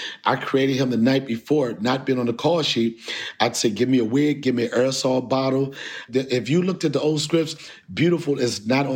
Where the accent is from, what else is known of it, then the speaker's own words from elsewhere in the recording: Washington, District of Columbia, United States; were acquaintances because we're both from Washington, D.C.